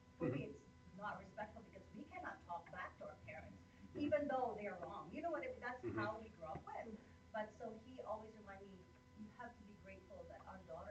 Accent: Philippines; as a Filipino, you know, we grew up in the Philippines

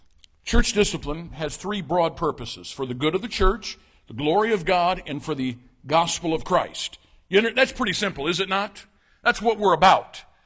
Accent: Rosedale, United States; Terry Greenwood was from Kane. I was from Rosedale area.

